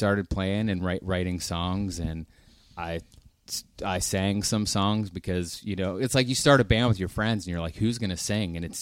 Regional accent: Belle Vernon, Pennsylvania, United States; I grew up outside of Pittsburgh in a town called Belle Vernon. Beautiful little town.

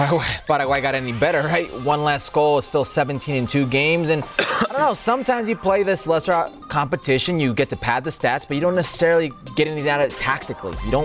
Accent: Las Vegas, Nevada, United States; These bookies here in my hometown of Las Vegas, Nevada, I don't know if they know what they're doing.

